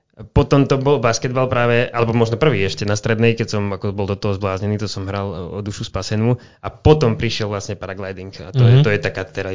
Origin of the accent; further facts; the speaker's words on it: Čierny Balog, Banská Bystrica Region, Slovakia; Čierny Balok.